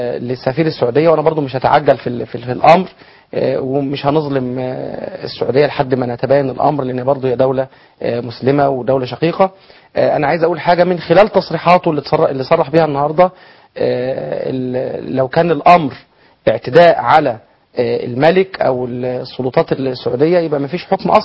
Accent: Egypt; ليه إحنا كمصريين يعني ليه مهانين برا

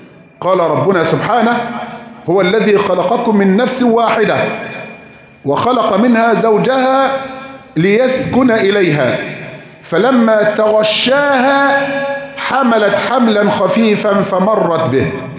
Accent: Egypt; بلدنا مصر

